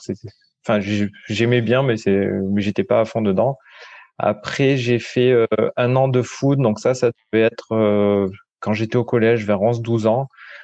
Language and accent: French; Provence-Alpes-Côte d'Azur, France; je suis originaire de la vallée du Payon. C'est une vallée qui est dans l'arrière-pays niçois.